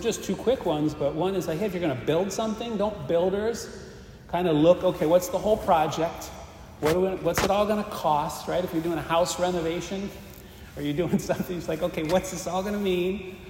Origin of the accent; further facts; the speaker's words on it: Akron, Ohio, United States; I grew up in Ohio, in Akron, Ohio